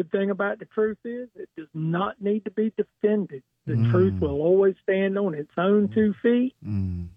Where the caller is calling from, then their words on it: Crestview, Florida, United States; I'm in Crestview today.